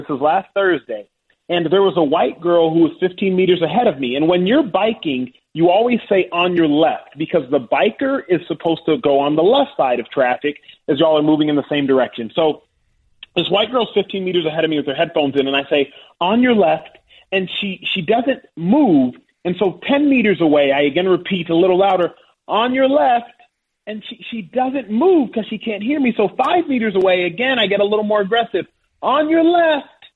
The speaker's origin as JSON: {"language": "English", "town": "Dallas", "region": "Texas", "country": "United States", "tie": "born or raised there", "said": "I grew up in Dallas, Texas, went to an all-white private school, the number one private school in Dallas, Texas, adjacent to Highland Park"}